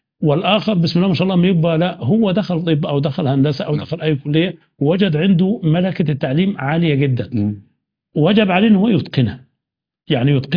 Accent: Upper Egypt, Egypt; اعرف مدرسين عندنا في الصعيد

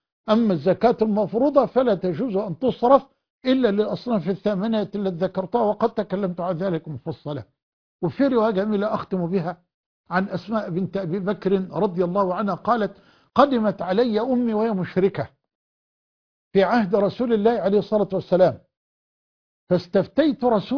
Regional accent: Egypt; وأسأله سبحانه أن يحفظ على بلدنا مصر

